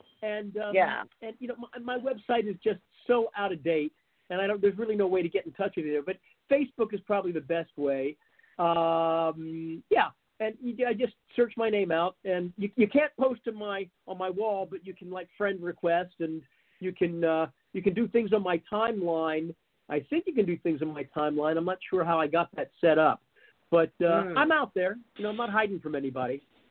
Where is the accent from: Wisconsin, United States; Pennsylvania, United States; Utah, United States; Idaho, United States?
Pennsylvania, United States; Lancaster; I'm originally from Lancaster.